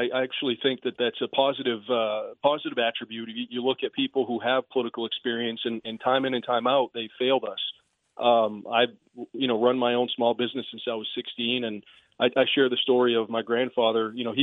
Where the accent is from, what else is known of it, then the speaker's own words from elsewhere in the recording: Fort Kent, Maine, United States; You know, I grew up in Fort Kent, and you know, Canada's right across the border